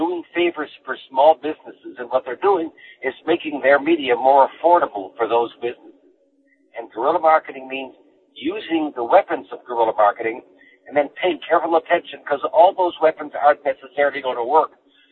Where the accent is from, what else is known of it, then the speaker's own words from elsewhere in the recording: California, United States; I come from Marin County, north of San Francisco, where it costs $12.